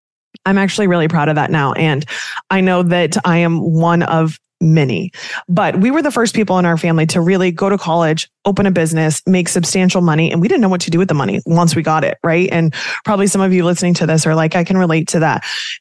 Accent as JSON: {"language": "English", "region": "Kansas", "country": "United States", "said": "I talk fast. I fit right in Jersey, even though I'm from Kansas."}